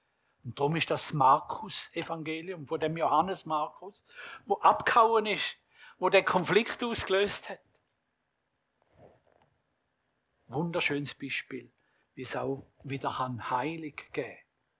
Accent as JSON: {"language": "German", "country": "Switzerland", "said": "am anderen Tag sind wir Schweizer zusammengekocht"}